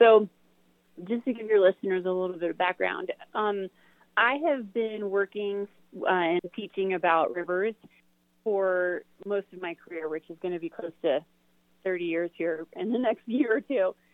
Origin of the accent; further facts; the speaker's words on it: Ohio, United States; also born or lived in Pennsylvania, United States; now in Colorado, United States; I grew up in Ohio and then lived out in Pennsylvania near you for 13 years, been here 10 years